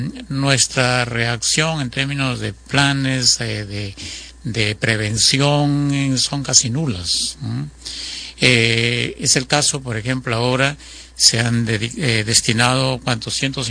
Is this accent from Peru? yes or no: yes; Piura, Peru; Yo soy piurano y por tanto he vivido las experiencias de Piura.